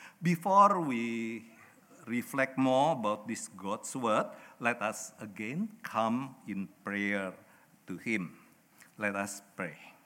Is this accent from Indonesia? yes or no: yes; Indonesia; English is a second language; moved away as an adult; now in Australia; I came from Indonesia